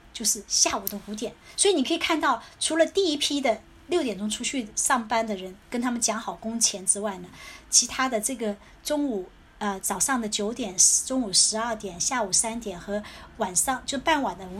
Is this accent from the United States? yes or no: yes; United States; 对我们美国人来说，在美国工作也好，在中国经历过这个工作也好